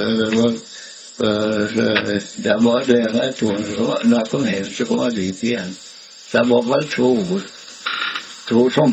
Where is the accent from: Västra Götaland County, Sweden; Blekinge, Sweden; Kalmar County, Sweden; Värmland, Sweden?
Kalmar County, Sweden; Västervik; jag är från Västervik.